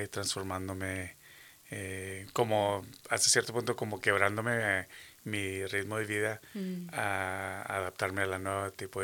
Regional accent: Matamoros, Tamaulipas, Mexico; moved away; yo soy de Matamoros, Tamaulipas. Parte de mi historia es varias áreas, ¿verdad? Pero nosotros llegamos aquí en el 84.

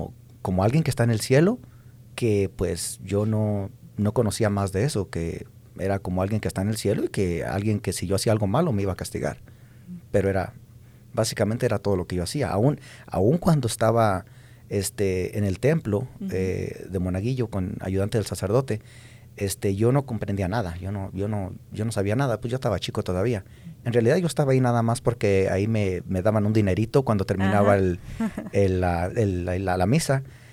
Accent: Zacatecas, Mexico; Bueno, yo soy de Zacatecas, México, de un pueblito por ahí, para los que conocen ahí el centro de los estados, por ahí del centro de México, está entre Zacatecas y Aguascalientes.

